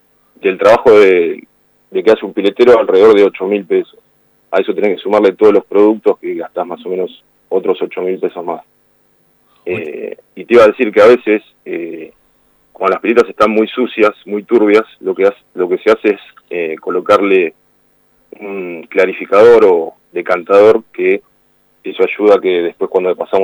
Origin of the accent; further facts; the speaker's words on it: Gonnet, Buenos Aires Province, Argentina; somos de Gonet